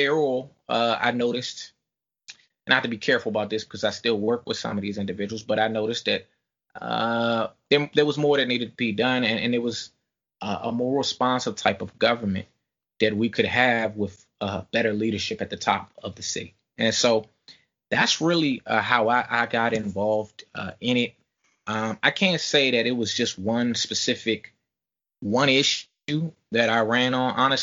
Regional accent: Greenbelt, Maryland, United States; I'm from Greenbelt, a lifelong Greenbelter. I love my city. I love my community.

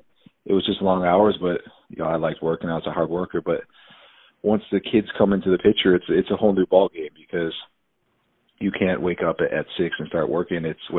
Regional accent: Buffalo, New York, United States; So born and raised in Buffalo, New York, 5 brothers.

